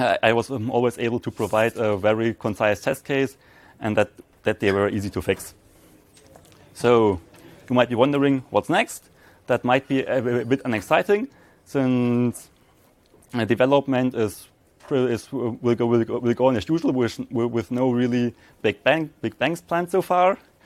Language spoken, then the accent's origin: English; Stuttgart, Baden-Württemberg, Germany; Since I am from Stuttgart and there.